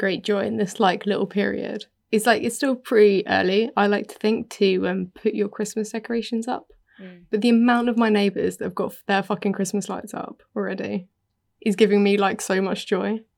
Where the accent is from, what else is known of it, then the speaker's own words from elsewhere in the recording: United Kingdom; and I'm British.